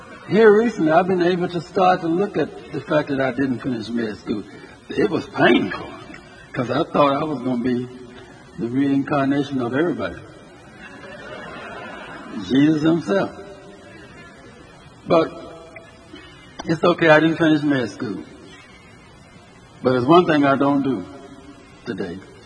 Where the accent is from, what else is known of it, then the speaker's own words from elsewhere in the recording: Birmingham, Alabama, United States; By the way, I'm from Birmingham, Alabama.